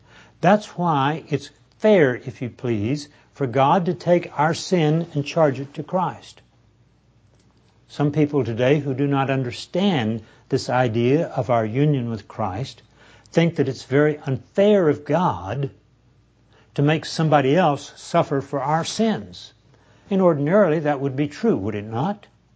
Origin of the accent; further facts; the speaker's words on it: Texas, United States; When I was a boy growing up in the Depression years in East Texas, and we lived fairly near, rather close to a railroad track